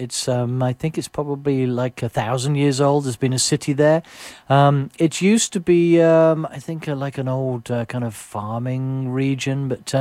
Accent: England, United Kingdom; Yes, I am indeed English.

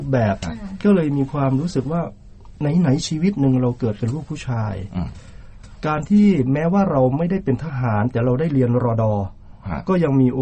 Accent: Nong Khai, Thailand; also born or lived in Udon Thani; now in Bangkok, Thailand; ผมเกิดที่จังหวัดอุดรแล้วก็ไป ไปโตที่จังหวัดหนองคายแล้วมีโอกาสมาเรียนหนังสือที่จังหวัดอุดรและที่กรุงเทพแล้วมีครอบครัวอยู่ที่กรุงเทพ

